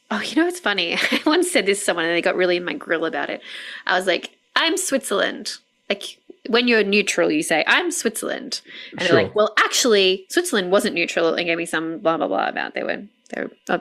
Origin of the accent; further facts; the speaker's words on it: Australia; which always blows my mind as an Australian.